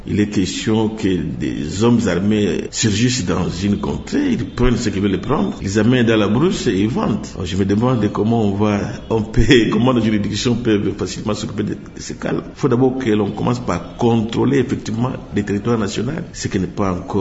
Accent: DR Congo

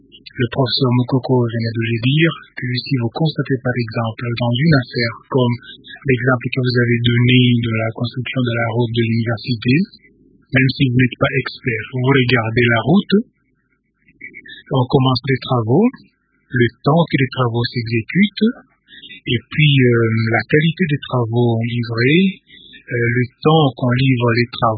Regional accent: DR Congo; même si je suis de nationalité congolaise et que je peux donner un avis en tant que Congolais.

